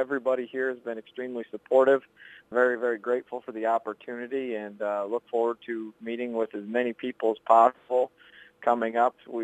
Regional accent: Victor, United States; I'm originally from Victor

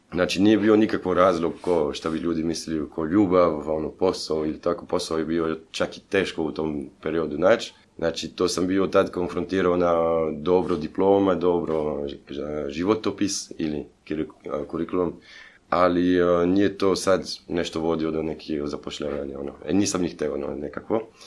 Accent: Belgium; Croatian is a second language; moved away as an adult; now in Croatia; ja sam došao iz Belgije, upravo rođen Belgijanac, i ajmo reći to tako, čisti Belgijanac, ono kako možemo to reći. I selio sam se prije 14 godina u Hrvatskoj

